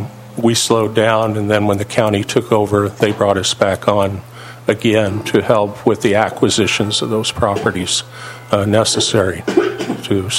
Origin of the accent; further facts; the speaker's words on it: Kansas City, Missouri, United States; I myself come from the Midwest. I grew up in Kansas City. I grew up next to the Missouri River.